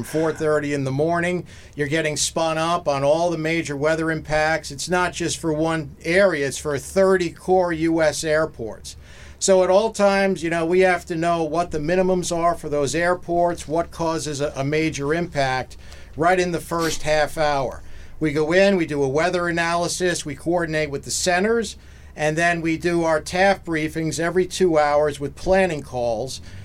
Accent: Glen Cove, New York, United States; I am originally from Glen Cove, New York, from Long Island, just outside of New York City by about 30 to 40 minutes.

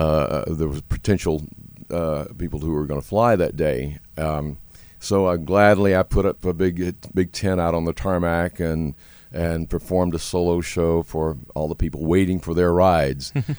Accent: Tennessee, United States; now in Denver, United States; Growing up in Tennessee on a farm near an airport, and you know, always looking skyward.

